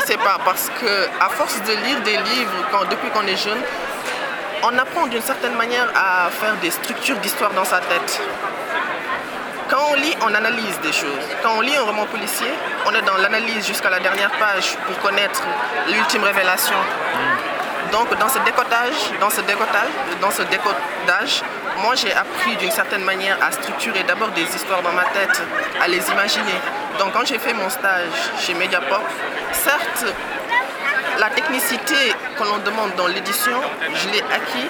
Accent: Senegal; moi déjà, j'ai grandi au Sénégal, j'ai fait mes études primaires, collège, du lycée au Sénégal.

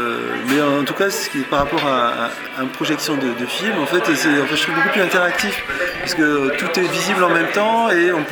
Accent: Gardanne, Provence-Alpes-Côte d'Azur, France; effectivement je viens de Gardanne, de Marseille, donc c'est les transports qui sont longs

